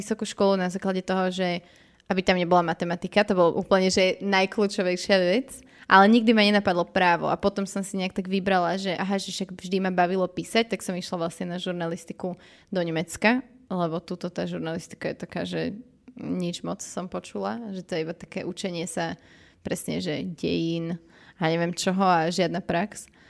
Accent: Bratislava, Bratislava Region, Slovakia; Lebo ja som Bratislavčanka, ale ja som Devínsko-Novovešťanka. Čiže niektorí ľudia by povedali, že vlastne to nie je ani Bratislava.

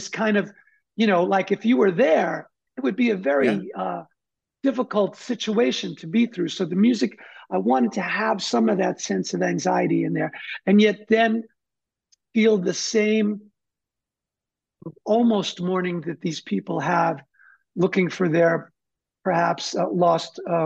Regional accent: New York City, New York, United States; Maybe because I'm a New Yorker and I ride the subway

